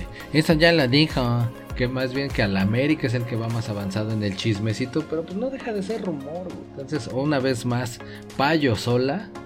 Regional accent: Tula, Hidalgo, Mexico; soy de Tula, güey. Por eso soy tuleño.

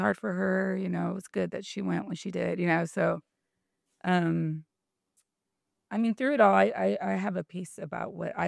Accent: Bassett, California, United States; I'm from San Gabriel Valley, from a little town called Bassett.

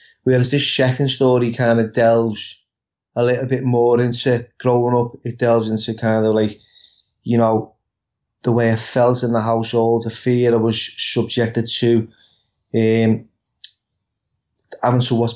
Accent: Liverpool, North West England, United Kingdom; You know, growing up in Liverpool, in the house that I was living in with my dad

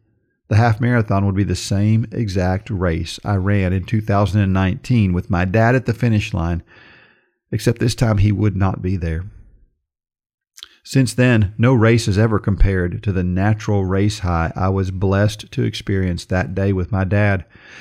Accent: Georgetown, South Carolina, United States; For the first time since 2019, my hometown is offering the half marathon at the Bridge to Bridge Georgetown, South Carolina, the little town nestled between Charleston and Myrtle Beach.

